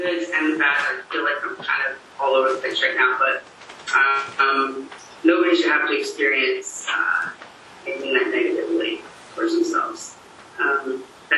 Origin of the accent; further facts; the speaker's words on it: New Jersey, United States; Words that, I'm from New Jersey, words that I've never heard these words publicly.